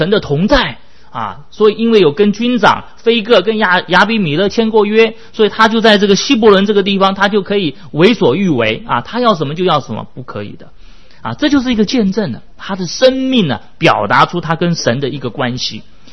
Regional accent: China; 特别是我们中国人啊，应该在这样的一个文化的当中

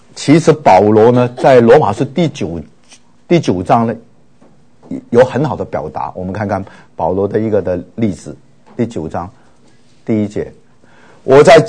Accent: China; 就好像有丧事啊，这个人死了，都我们中国人是什么披麻，对不对？

